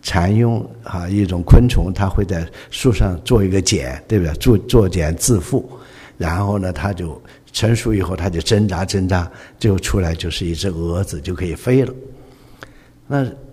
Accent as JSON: {"language": "Chinese", "country": "China", "said": "你看我们中国人自己也说嘛"}